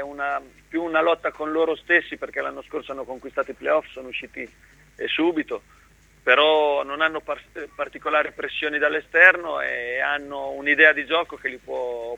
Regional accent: Marche, Italy; perché da sportivo e da marchigiano auguro veramente all'Ancona di ritornare

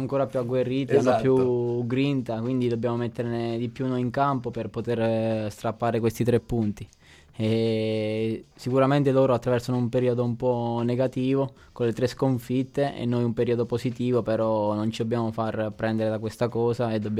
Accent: Tollo, Abruzzo, Italy; E ho iniziato nel mio paese, a Tollo.

